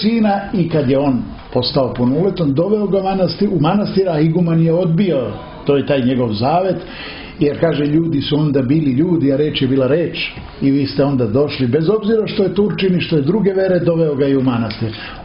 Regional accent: Kraljevo, Šumadija and Western Serbia, Serbia; pošto mene dosta ljudi poznaju u Kraljevo, odakle sam ja

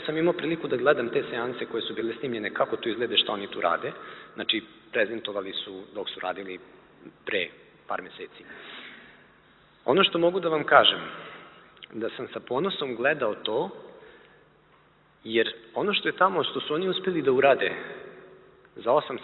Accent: Serbia; njegovo prvo pitanje bilo odakle sam, ja sam rekao iz Srbije.

